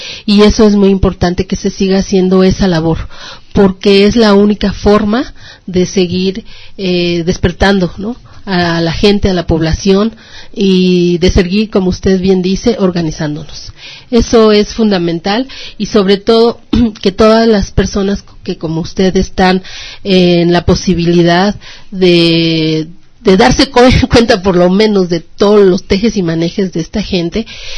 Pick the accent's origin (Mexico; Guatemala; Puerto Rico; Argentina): Mexico